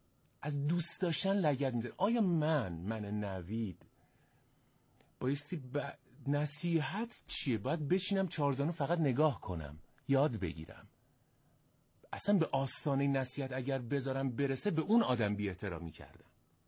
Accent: Aradan, Semnan, Iran; ما خانوادهمون گرمساریه، تو اون بخشی هم که پدر بزرگ مادر بزرگ من زندگی میکردن آرادان، اونجا من همه بچگیم اونجا گذشته و مزرعه ها و گندمزار های اونجا.

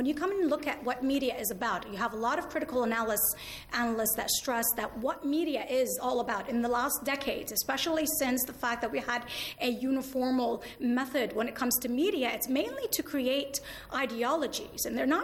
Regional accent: United States; I grew up in the United States. I saw how people looked at Lebanon.

